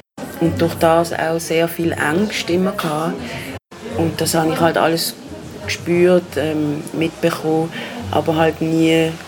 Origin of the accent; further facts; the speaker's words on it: Basel, Basel-Stadt, Switzerland; ich bin 30 geworden, jetzt vor kurzem. Ich bin in Basel aufgewachsen, geboren. Im Moment wohne ich in Basel in einer Genossenschaft mit vielen Leuten, mit 4 Häusern